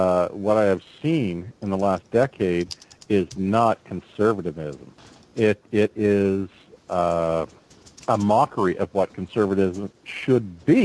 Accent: Canada

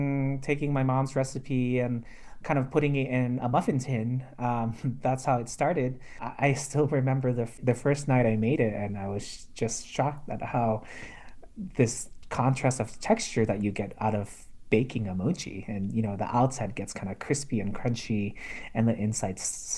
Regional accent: Indonesia; also born or lived in New York City, United States; I grew up in Indonesia and also in New York City.

